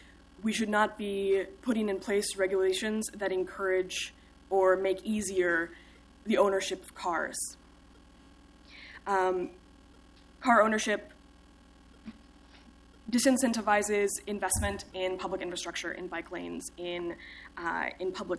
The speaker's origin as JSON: {"language": "English", "region": "Oklahoma", "country": "United States", "tie": "born or raised there", "said": "I grew up in Oklahoma, spent the majority of my life in Oklahoma City, which is a city built for cars."}